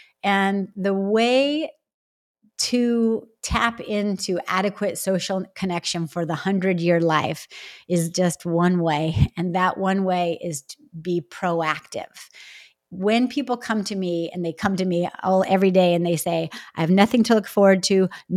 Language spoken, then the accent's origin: English; California, United States; and I'm from California, so it helps for me